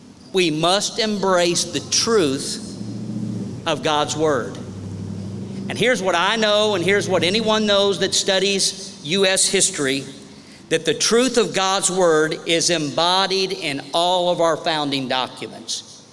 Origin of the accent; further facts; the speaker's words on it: Kentucky, United States; Born and raised in Northern Kentucky, a resident of Clark County for half of my life, 27 years.